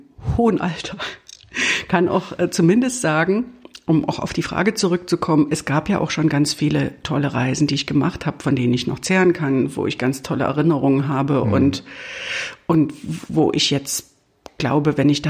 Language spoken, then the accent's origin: German; eastern Germany, Germany; Ich habe, wie man ja unschwer hört, bin ich im Osten aufgewachsen und war gerade 20 geworden, als die Mauer fiel.